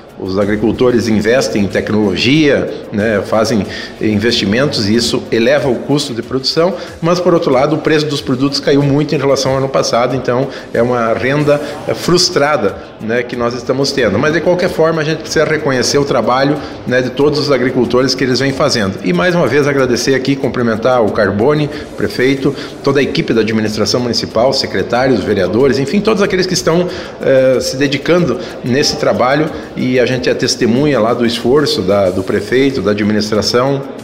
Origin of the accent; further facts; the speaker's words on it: Santo Augusto, Rio Grande do Sul, Brazil; sou aqui de Santo Augusto, me criei na agricultura